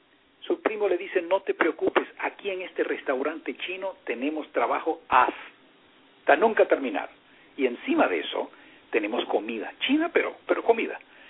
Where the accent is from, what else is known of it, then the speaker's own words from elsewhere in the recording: United States; Spanish is a second language; esa enorme publicidad que nosotros como norteamericanos mandamos al resto del mundo a través de las películas.